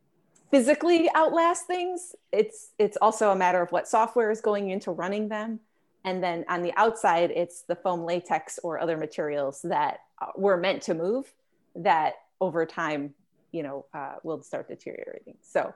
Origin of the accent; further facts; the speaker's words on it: Midwest, United States; I grew up in the Midwest, so I grew up going to Disney World, Walt Disney World a lot, and I love it.